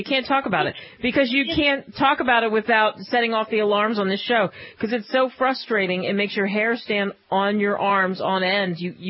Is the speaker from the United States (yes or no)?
yes; Philadelphia, Pennsylvania, United States; I mentioned that story where I was a reporter in Nebraska, and because I grew up in Philadelphia